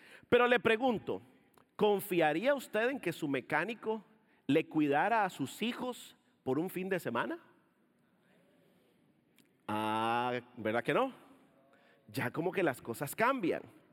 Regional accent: Costa Rica; moved away; Yo soy de Costa Rica y allá en Costa Rica yo tenía un automóvil

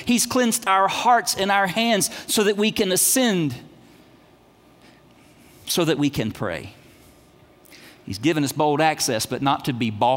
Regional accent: United States; I fight off guilt for doing nothing because I'm American and I might be a little type

